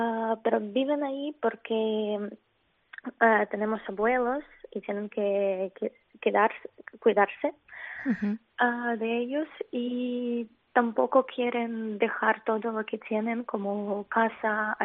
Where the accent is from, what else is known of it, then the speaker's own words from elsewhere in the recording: Cherkasy, Cherkasy Oblast, Ukraine; Spanish is a second language; De Cherkasy.